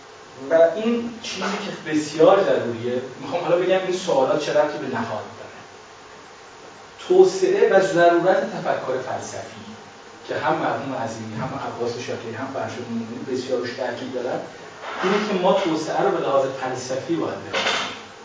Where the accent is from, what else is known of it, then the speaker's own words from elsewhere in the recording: Iran; این هویت رو در خودمون احساس کنیم که ما ایرانی هستیم